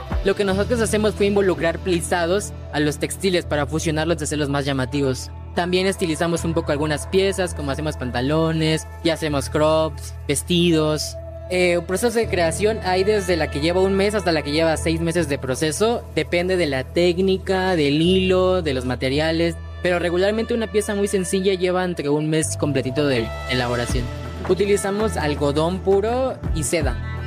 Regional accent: Chiapas, Mexico; Nosotros somos de Chiapas

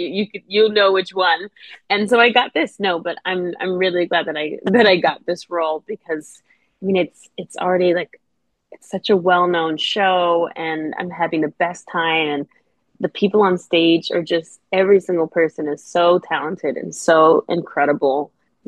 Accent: New York, United States; even though I'm from New York, like the center of musical theater, Broadway.

